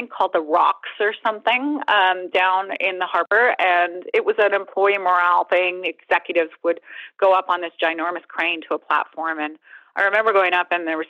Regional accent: Canada; I love Canada, and I am grateful every single day for the foundation being Canadian gives me.

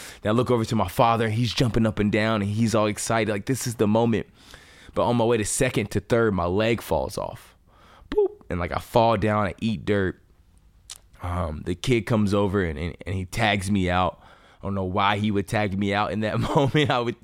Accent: Tennessee, United States; when I was a little boy, you know, growing up in East Tennessee

